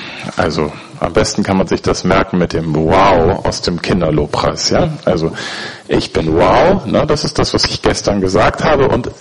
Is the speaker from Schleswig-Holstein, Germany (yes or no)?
yes; Schleswig-Holstein, Germany; Ich komme aus Nordfriesland, ja.